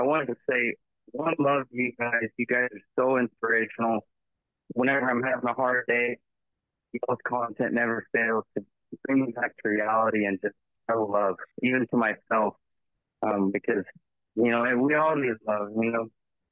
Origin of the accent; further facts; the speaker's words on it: Texas, United States; I'm calling today. I'm from East Texas.